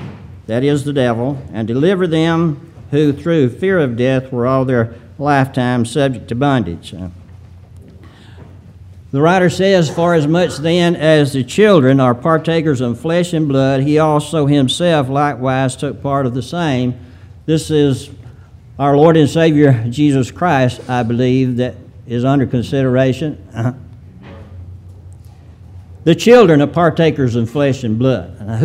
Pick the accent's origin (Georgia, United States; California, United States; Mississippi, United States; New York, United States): Mississippi, United States; Hurricane; also born or lived in Randolph; But I'm from Randolph, Mississippi. And the reason, but I grew up in Hurricane, Mississippi.